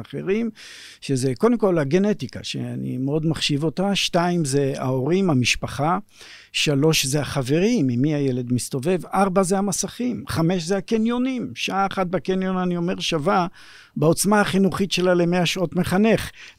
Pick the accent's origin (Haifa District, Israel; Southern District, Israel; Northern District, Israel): Northern District, Israel; Lohamei HaGeta'ot; אני נולדתי בקיבוץ לוחמי הגטאות, זה מין קיבוץ שמטביע חותם, קיבוץ כשלעצמו מטביע חותם, וכשהוא שניצולי שואה, אז בכלל אי אפשר להיפטר מזה. למדתי בקיבוץ בתנאים נהדרים, בבית ספר אינטימי, קטן, מעולה